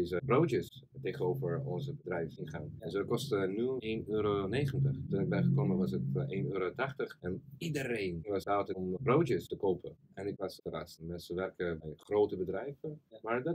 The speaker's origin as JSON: {"language": "Dutch", "country": "Russia", "second_language": "Dutch", "moved": "yes", "lives_now": "Netherlands", "said": "Ik ben Russisch."}